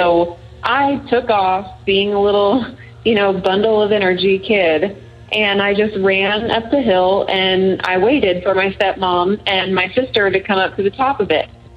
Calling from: Austin, Texas, United States; I'm calling from Austin, Texas.

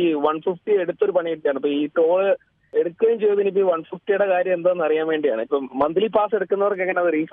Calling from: Kundannoor, Kerala, India; ഞാൻ കുണ്ടന്നൂരിൽ നിന്നാ വിളിക്കുന്നത്

